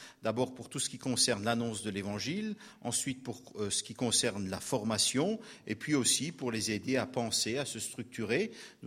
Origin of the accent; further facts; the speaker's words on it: Grand Est, France; je suis alsacien. Nous avons des origines dans la famille suisse-almanique.